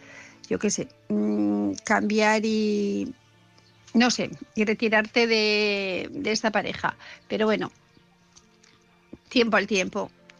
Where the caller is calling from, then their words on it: Asturias, Spain; de Asturias